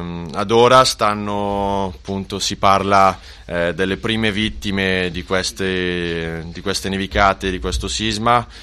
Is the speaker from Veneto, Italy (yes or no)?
no; Bergamo, Lombardy, Italy; vengo da Bergamo